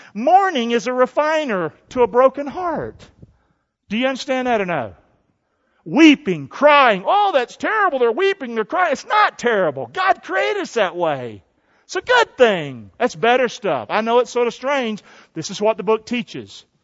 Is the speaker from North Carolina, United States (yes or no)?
yes; Rockingham, North Carolina, United States; born or raised there